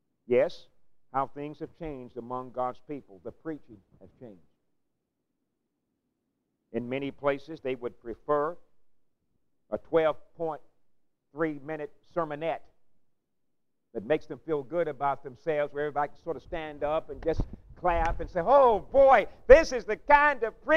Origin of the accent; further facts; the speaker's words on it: Pulaski, Tennessee, United States; I'm an old Tennessee boy, born and raised in Pulaski.